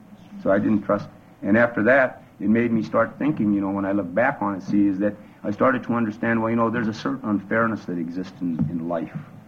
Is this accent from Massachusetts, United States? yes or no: no; Omaha, Nebraska, United States; born there; also born or lived in Santee reservation, Nebraska; Well, I was born in 1946 in Omaha, Nebraska. And my tribe is Santee, Dakota, Sioux. And my reservation is Santee, and it's up in northeastern Nebraska.